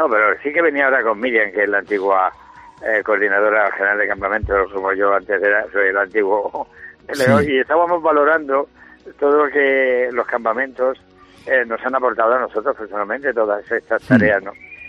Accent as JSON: {"language": "Spanish", "town": "Alicante", "region": "Valencian Community", "country": "Spain", "said": "somos un barrio de Alicante Ciudad que tiene sus encantos muchísimos"}